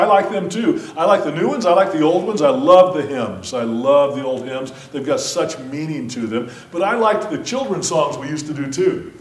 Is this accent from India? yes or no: no; Arizona, United States; I was raised in the church. Okay, I was raised in Arizona, and I was raised in a Southern Baptist church